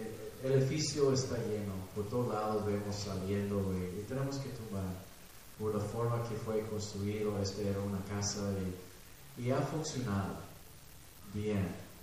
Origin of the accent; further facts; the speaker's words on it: Mexico; pero somos mexicanos, ¿y qué? Aguantamos. Yo tengo 19 años viviendo aquí y nunca he tenido aire acondicionado